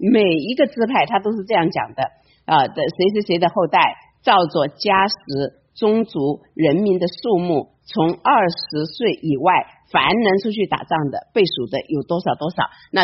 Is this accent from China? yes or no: yes; China; 所以可见的哈，我们中国人说什么？说那个重要的是说几遍？3遍。